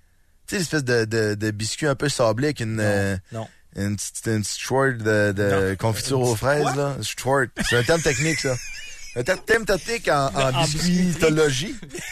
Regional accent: Lévis, Quebec, Canada; on m'écœure parce que je viens de Lévis

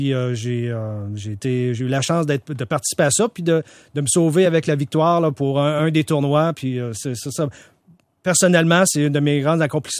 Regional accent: Quebec, Canada; La saison de golf où j'ai grandi, au Bull Rock, un petit club de golf de 18 trous entre Rimouski et Matane.

